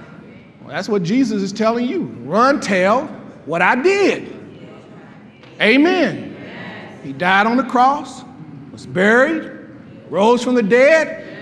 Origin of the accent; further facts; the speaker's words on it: Wellston, United States; I wasn't born in 1611 and I grew up in Wellston.